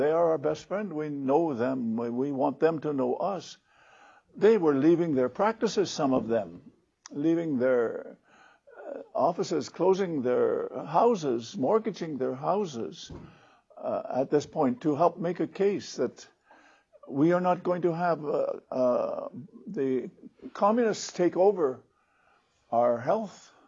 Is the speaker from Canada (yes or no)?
yes; Canada; what is regarded in Canada, I think, as the number one jewel in the crown of being a Canadian. We prize this achievement.